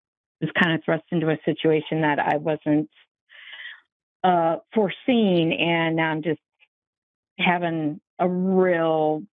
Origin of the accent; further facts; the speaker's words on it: Parma, Ohio, United States; born there; Okay, I was born in Parma, Ohio at 9:45 a.m.